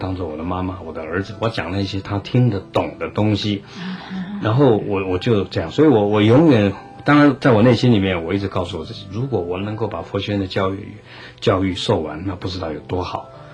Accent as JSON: {"language": "Chinese", "country": "China", "said": "我们中国人比较刻板嘛，我们甚至夫妻谈爱都不敢跟对方表达嘛。"}